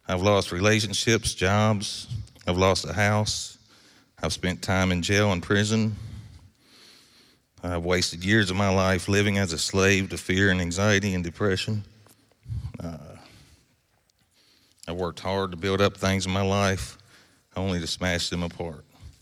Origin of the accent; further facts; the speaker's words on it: Owensboro, Kentucky, United States; born there; I'm 41 years old. I was born here in Owensboro, Kentucky. January 1984.